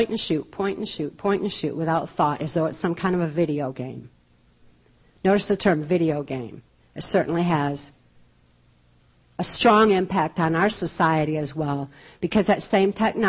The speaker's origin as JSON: {"language": "English", "town": "Muskegon", "region": "Michigan", "country": "United States", "tie": "born or raised there", "said": "When I was a really young child growing up in Muskegon, Michigan, this would be the early 60s. I was born in 1957."}